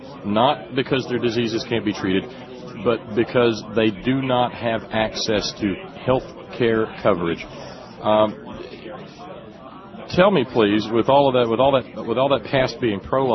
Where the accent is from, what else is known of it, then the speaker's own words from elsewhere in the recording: Alabama, United States; And I was born and raised in Alabama, so understand I'm not standing on the outside criticizing in.